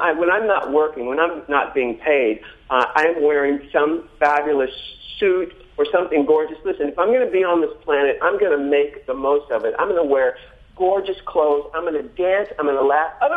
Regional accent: San Diego, California, United States; I'm from San Diego, but I grew up reading magazines about Andy Warhol, and I wanted to move to New York and create a star for myself.

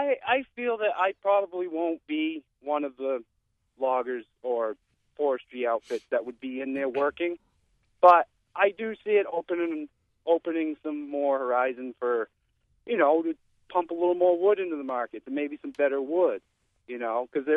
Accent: Danbury, New Hampshire, United States; I'm from Danbury, New Hampshire. I am a third-generation logger.

